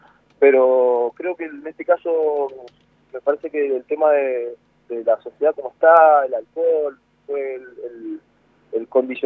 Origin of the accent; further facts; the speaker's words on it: Mendoza, Argentina; que somos del Valle de Uco